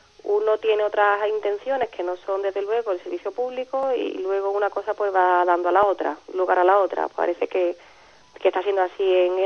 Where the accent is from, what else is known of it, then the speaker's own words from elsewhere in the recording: Andalusia, Spain; accent: Andalusian; si los que tenemos un acento andaluz marcado nos sentiríamos igual de seguros con este acento